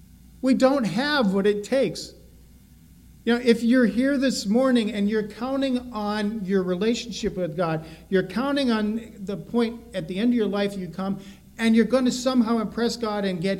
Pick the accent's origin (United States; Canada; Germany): United States; Colrain, Massachusetts; Now, the town I grew up out in Western Mass, a little town called Coleraine